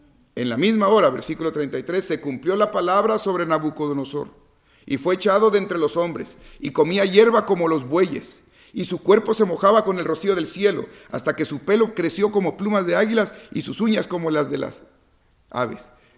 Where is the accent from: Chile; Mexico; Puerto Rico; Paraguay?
Mexico; Tabasco; Soy tabasqueño como el presidente, ¿verdad?